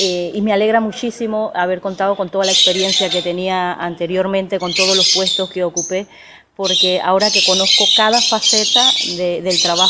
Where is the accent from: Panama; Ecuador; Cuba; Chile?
Panama; Santiago, Veraguas; born there; Yo nací en el interior de Panamá, la ciudad se llama Santiago.